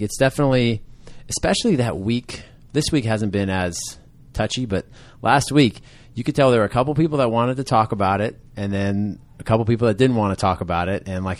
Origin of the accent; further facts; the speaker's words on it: Sacramento, California, United States; So I would tell them I'm from California. And if I was down, say, traveling to San Diego to visit, you know, my grandma, and somebody asked me where I'm from, I'd say I'm from Sacramento.